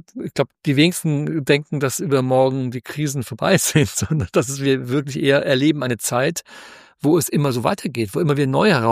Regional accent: Rhineland, Germany; Ich bin ja auch Rheinländer

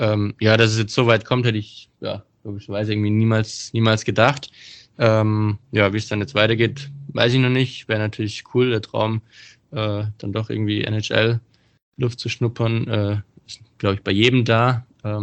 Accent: Bietigheim, Baden-Württemberg, Germany; Also ich bin ja aus Bietigheim

